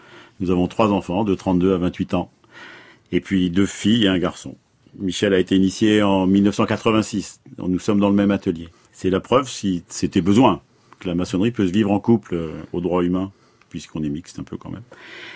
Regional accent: Nantes, Pays de la Loire, France; Je suis de Nantes, la belle ville de Nantes, avec son voyage à Nantes et puis son pas de côté. J'y habite depuis plus de 50 ans. J'y ai fait mes études avec une petite escapade à Clermont-Ferrand

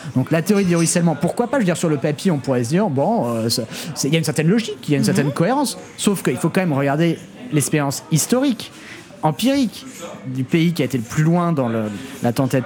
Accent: Paris, Île-de-France, France; j'ai grandi à Paris, dans le 14e arrondissement, dans une famille de médecins, enfin dans un milieu objectivement aisé, privilégié.

